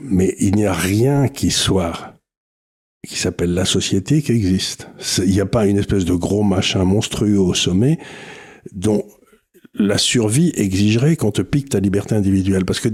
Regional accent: Toulouse, Occitanie, France; c'était ma grande excuse, ma grande insulte quand j'étais jeune à Toulouse, comme ça, dans les années 60

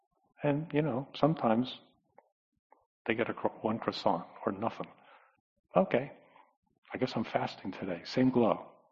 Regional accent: Connecticut, United States; I grew up around sailboats on Long Island Sound in Connecticut Shore. So I grew up sailing a lot

